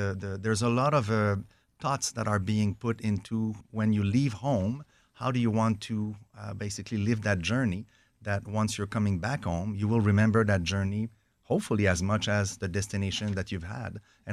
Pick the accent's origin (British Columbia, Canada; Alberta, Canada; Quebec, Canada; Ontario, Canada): Quebec, Canada; Montreal; I'm from Montreal